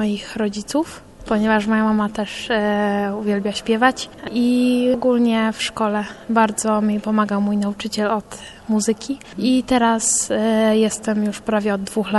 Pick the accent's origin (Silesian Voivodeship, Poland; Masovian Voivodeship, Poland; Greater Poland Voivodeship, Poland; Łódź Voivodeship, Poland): Greater Poland Voivodeship, Poland; Raszków; mam 12 lat. To są moje pierwsze warsztaty. Pochodzę z Raszkowa.